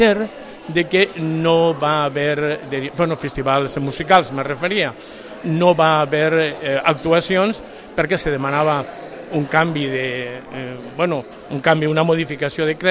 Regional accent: Burriana, Valencian Community, Spain; also born or lived in Castellón; now in Benicàssim, Spain; Yo resido hace 27 años en Benicàssim. Es decir, yo nací en Burriana, me fui a estudiar a València, después residí una temporada en Castellón y llevo ya 26 años residiendo en Benicàssim.

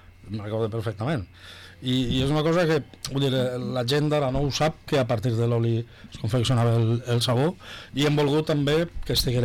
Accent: Valencian Community, Spain; A veure, som valencians i no podem fugir d'ahir.

